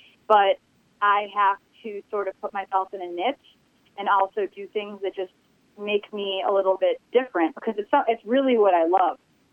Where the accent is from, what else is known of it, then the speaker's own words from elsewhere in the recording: Chicago, Illinois, United States; now in New York City, United States; I live in New York City, and I am a Midwesterner at heart. I grew up in Chicago.